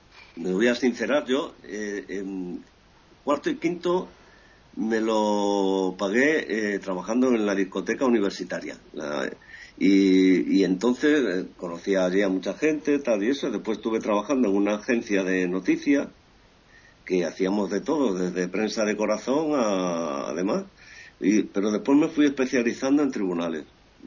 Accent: Equatorial Guinea; also born or lived in Ferrol, Spain; me crié en Guinea Ecuatorial, porque mi padre era militar, y he estado siempre de un lado para otro, y donde llevo más tiempo viviendo es en Cáceres, y estoy muy encantado de vivir en Cáceres. Desde el año 86

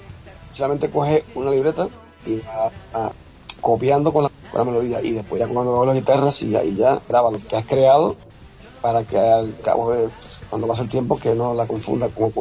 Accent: Cuba; moved away; Yo que también soy cubano, pero ya como yo muchos años aquí, bueno, no, una mezcla ahí, ¿no?

